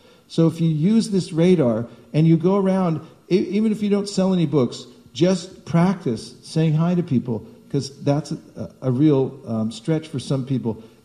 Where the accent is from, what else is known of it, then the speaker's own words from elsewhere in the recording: California, United States; I said, I'm from California.